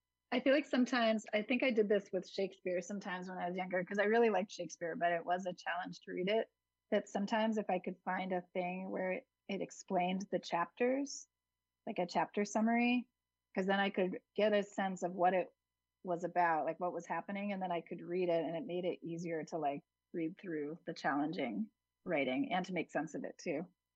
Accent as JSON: {"language": "English", "town": "Hudson", "region": "New York", "country": "United States"}